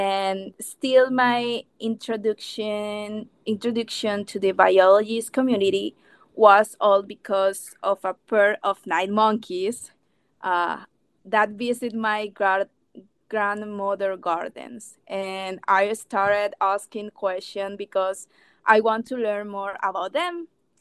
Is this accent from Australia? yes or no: no; Coclé, Panama; I'm from Panama, a beautiful, small Central American country. And I spent all my childhood and schooling in my wonderful province of Coclé, one of the central provinces on the Pacific side of Panama. And since I was little, I have lived in a rural area